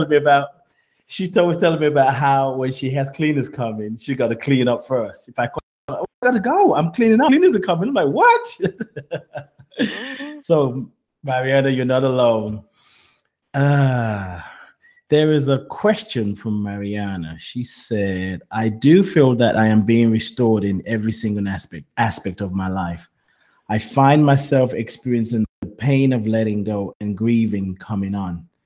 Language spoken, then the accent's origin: English; Nigeria; growing up in Nigeria, it's hard to call somebody who's 80-year-old your friend